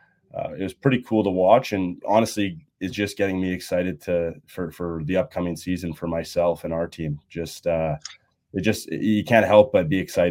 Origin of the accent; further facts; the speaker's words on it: St. Albert, Alberta, Canada; I grew up in St. Albert